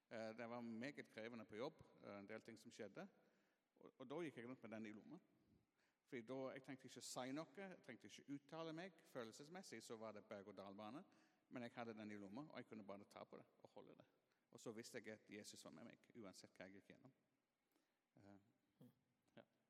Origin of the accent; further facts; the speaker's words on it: England, United Kingdom; Norwegian is a second language; jeg er mann og jeg er engelskmann. Og når vi vokser opp i England, sant, så har vi fortalt at stiff upper lip, sant?